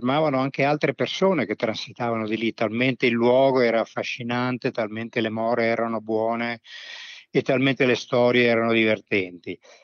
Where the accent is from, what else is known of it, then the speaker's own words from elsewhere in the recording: Rome, Lazio, Italy; born there; Io poi ho anche origini materne marchigiane e quindi da bambino venivo spedito da Roma, dove sono nato, venivo spedito nelle Marche